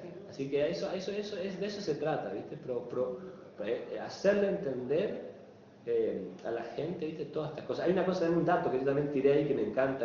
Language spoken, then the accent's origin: Spanish; Posadas, Misiones, Argentina; moved away; yo vine de Posadas, vengo de una familia común y corriente, por decirlo así, o una de promedio acá, y me crié de cierta manera, no tenía esto, no tenía lo otro.